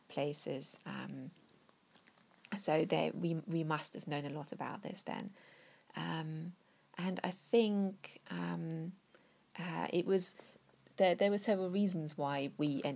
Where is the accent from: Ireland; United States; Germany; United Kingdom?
Germany; East Germany; where we were allowed to travel when I was a child growing up in East Germany